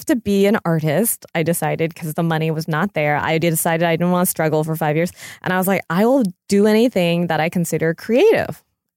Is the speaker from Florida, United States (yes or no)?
yes; Florida, United States; also born or lived in North Carolina; Oh, I grew up in Florida and North Carolina.